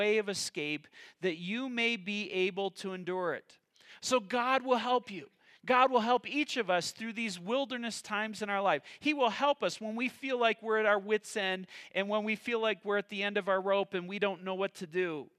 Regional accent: Michigan, United States; Many of you know I grew up in Michigan.

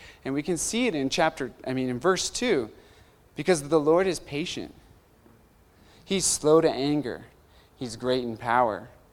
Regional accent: United States; But I was like, I'm American, what are you talking about?

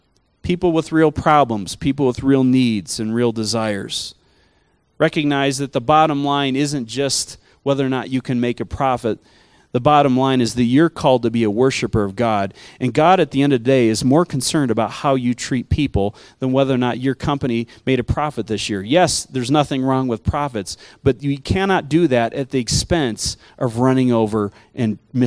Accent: Sault Ste. Marie, Michigan, United States; I grew up in Sault Ste. Marie, Michigan, or at least I was born there for the first 5 years of my life, and that's in the Upper Peninsula of Michigan, right along the Canadian border.

